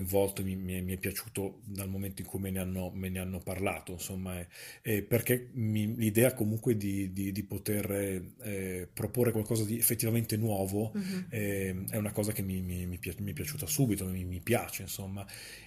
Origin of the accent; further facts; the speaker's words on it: Milan, Lombardy, Italy; per noi, che comunque siamo anche milanesi, diciamo, noi di Ferrogallico siamo comunque più o meno tutti, insomma, più o meno milanesi